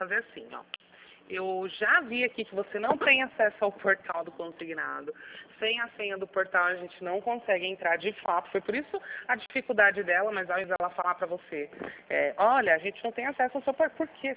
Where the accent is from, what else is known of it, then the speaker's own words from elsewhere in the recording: Sorocaba, São Paulo, Brazil; Sou daqui de Sorocaba.